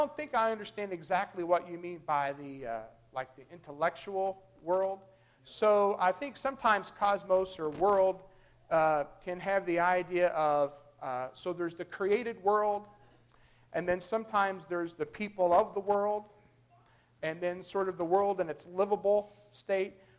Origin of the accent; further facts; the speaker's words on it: Kentucky, United States; If my home state of Kentucky decides that the people of West Virginia have just ticked us off one last time